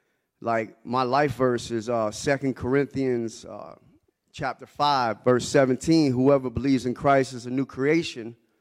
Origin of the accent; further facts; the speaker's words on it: Florida, United States; I'm 48. I'm from Florida.